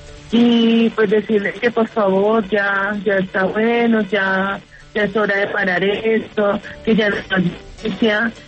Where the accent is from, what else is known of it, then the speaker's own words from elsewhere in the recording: Colombia; todos somos colombianos y todos tenemos una sola bandera, que es la de Colombia.